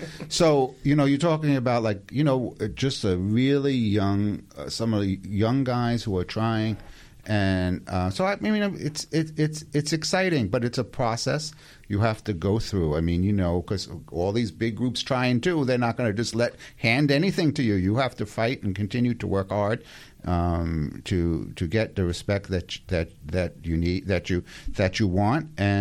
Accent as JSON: {"language": "English", "region": "New York", "country": "United States", "tie": "born or raised there", "said": "I grew up in New York. There's a Museum of Natural History and all these different things."}